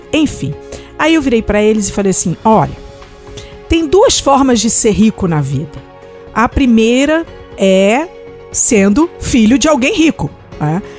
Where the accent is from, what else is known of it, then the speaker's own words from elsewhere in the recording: Rio de Janeiro, Brazil; Principalmente lá na sociedade lá do Rio de Janeiro, que é de onde eu venho.